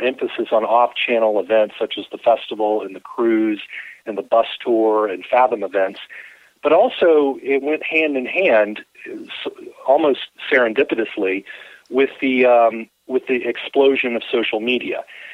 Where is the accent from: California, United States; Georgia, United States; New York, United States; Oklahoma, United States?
Georgia, United States; Yeah, I grew up here in Georgia